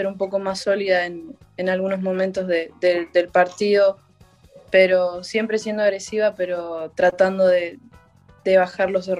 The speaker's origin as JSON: {"language": "Spanish", "town": "Mar del Plata", "region": "Buenos Aires Province", "country": "Argentina", "tie": "born or raised there", "said": "yo empecé a jugar acá en Mar del Plata a los 4 años y nada, empecé a jugar acá"}